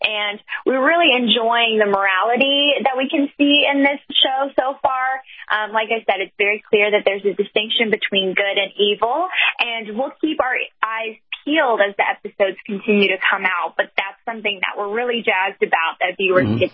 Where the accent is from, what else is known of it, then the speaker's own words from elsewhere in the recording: Houston, Texas, United States; Originally, I'm from Houston